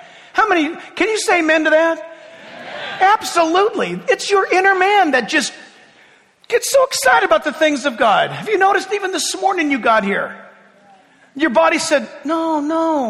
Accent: California, United States; I was in Boston, and this guy, where are you from? California. California.

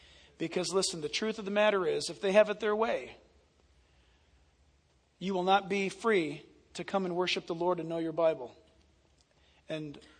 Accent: San Diego, California, United States; Or let's go storm Newport Beach or my hometown, San Diego.

